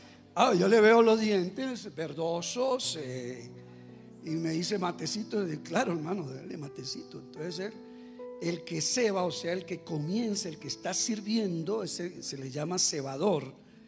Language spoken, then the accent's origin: Spanish; Colombia; pero se identifican: somos colombianos